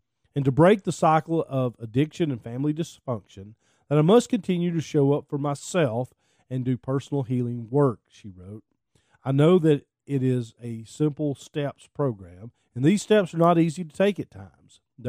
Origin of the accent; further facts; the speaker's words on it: Kentucky, United States; A girl growing up in Kentucky, I idolized … I wanted to be like them.